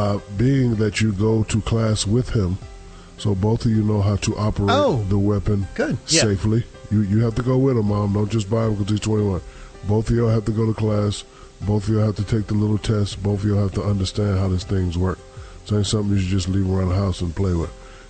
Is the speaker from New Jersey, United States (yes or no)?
yes; Newark, New Jersey, United States; moved away; also born or lived in Texas / Louisiana / Florida; Born and raised in Newark, New Jersey. Left there, moved out of the country, that don't count. When I came back, ended up in Texas. And ended up in Louisiana, then Florida.